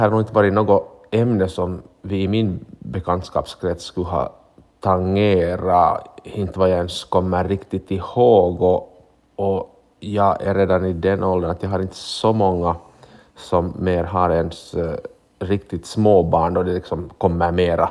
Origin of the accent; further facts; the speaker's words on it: Finland; alla vaccin som vi finländare borde få